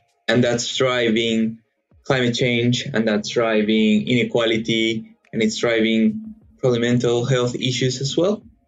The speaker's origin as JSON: {"language": "English", "country": "Colombia", "second_language": "English", "said": "So I'm originally from Colombia."}